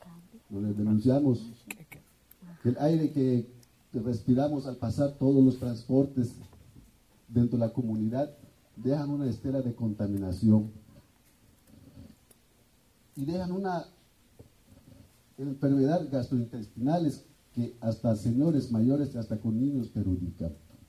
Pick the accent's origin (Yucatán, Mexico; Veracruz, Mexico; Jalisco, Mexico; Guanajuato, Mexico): Yucatán, Mexico; Yo soy de Soputa